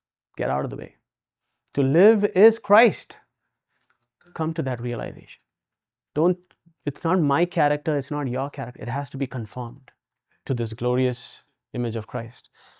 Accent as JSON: {"language": "English", "country": "Kuwait", "said": "I told him I'm from Kuwait."}